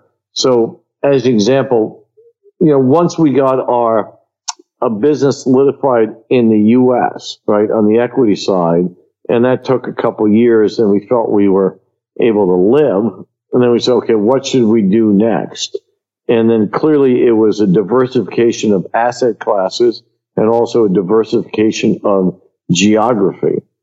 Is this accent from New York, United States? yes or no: yes; Queens, New York, United States; born there; And I was born in Queens, but I'd never actually driven in the neighborhoods of Staten Island.